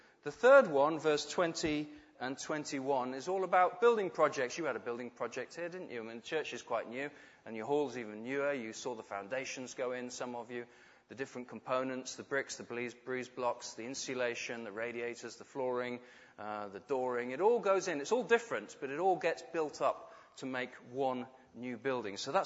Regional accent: United Kingdom; as a Brit with a passport and ease of travel

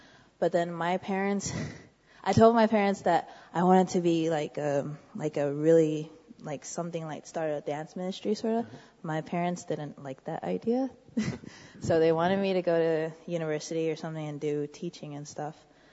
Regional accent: Taiwan; English is a second language; I'm Samoan. Okay. And I'm born and raised in Taiwan, so I'm from there.

